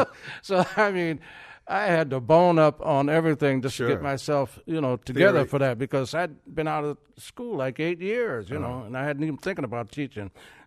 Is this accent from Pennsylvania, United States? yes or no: no; Milwaukee, Wisconsin, United States; When I came from Milwaukee, I was called over here.